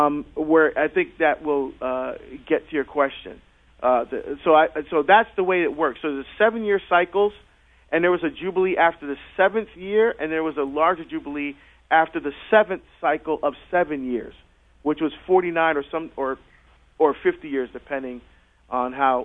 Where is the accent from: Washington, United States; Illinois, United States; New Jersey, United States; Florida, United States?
New Jersey, United States; Hillside; No, I'm from Hillside, man, but Bloomfield's not too far.